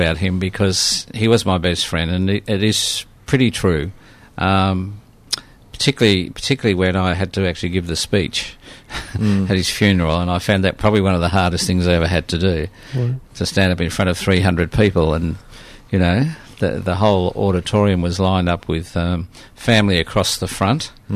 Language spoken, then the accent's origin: English; Berlin, Germany; Oh, I'm from Berlin.